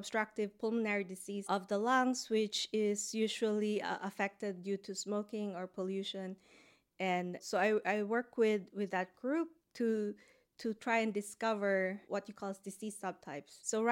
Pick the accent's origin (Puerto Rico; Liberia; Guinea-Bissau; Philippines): Philippines; moved away as an adult; also born or lived in United States; I grew up in the Philippines, so I had my undergrad there.